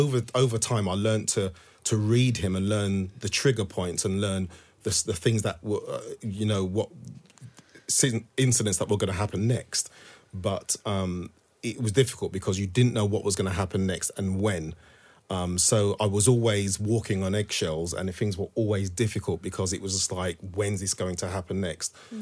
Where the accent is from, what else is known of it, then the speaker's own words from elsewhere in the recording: Thornton Heath, London, United Kingdom; also born or lived in Walthamstow; So I grew up in Thornton Heath in Surrey and we literally moved to Walthamstow.